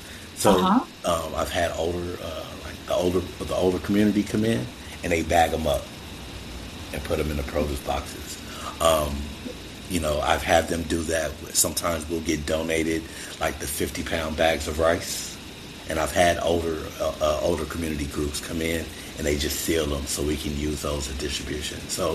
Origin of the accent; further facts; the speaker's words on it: Los Angeles, California, United States; as a kid growing up in L.A., I thought the West Side was a little bit more fortunate than I was growing up in South Central.